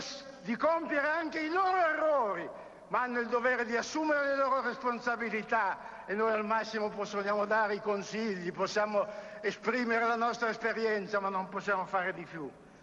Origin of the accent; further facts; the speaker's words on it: Lombardy, Italy; Pur essendo lombardo, non aderirò a un partito locale